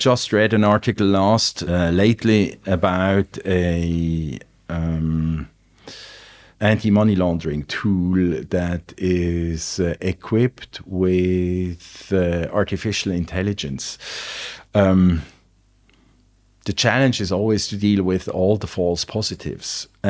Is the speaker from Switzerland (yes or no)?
yes; Switzerland; because I came from Switzerland